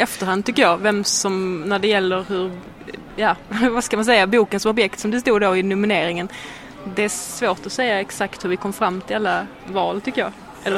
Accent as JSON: {"language": "Swedish", "region": "Skåne", "country": "Sweden", "accent": "Scanian", "said": "att jag är kvinna och att jag pratar skånska"}